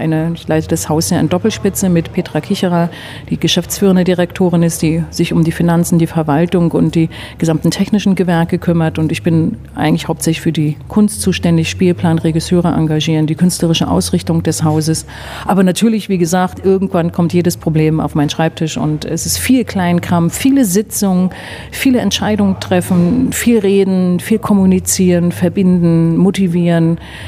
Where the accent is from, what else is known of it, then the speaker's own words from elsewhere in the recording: Brandenburg, Germany; habe wiederum auch meine Heimat in der Fremde wieder auch schätzen und lieben gelernt, weil das ich an dem Brandenburger wiederum schätze